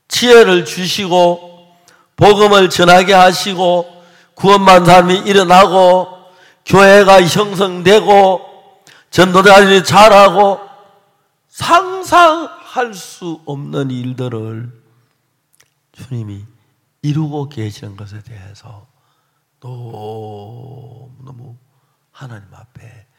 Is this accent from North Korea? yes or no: no; Seonsan, North Gyeongsang, South Korea; 대구 시내에 있는 학생들이 거의 대부분 나는 이제 선산촌에서 왔는데 우리 학교를 찾아온 분은 우리 아버지뿐이었어요.